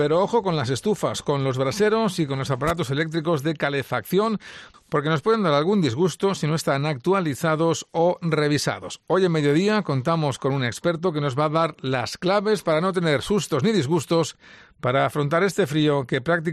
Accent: Valencian Community, Spain; Ya sabemos cómo somos los valencianos.

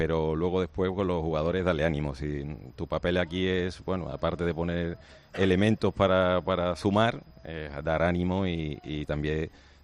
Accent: Villaverde del Río, Andalusia, Spain; born there; Sí, de Villaverde del Río. Yo nací en Villaverde del Río.

